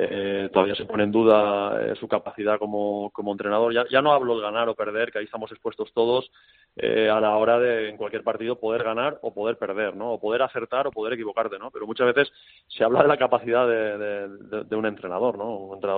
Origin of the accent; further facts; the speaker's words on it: Massanassa, Valencian Community, Spain; Además es de pueblo vecino mío, les decía, yo soy de Massanassa.